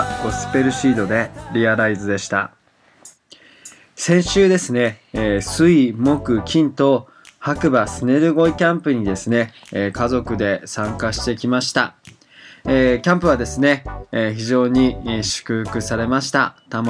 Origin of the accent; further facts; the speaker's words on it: Kyushu, Japan; 私ですね、実はまあ九州生まれ九州育ちなんですけれども、